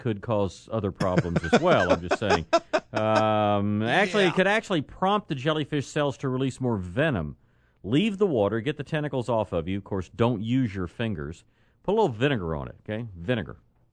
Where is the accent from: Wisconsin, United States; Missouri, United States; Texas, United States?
Texas, United States; And that's, you know, again, we're from Texas. We've got a express lane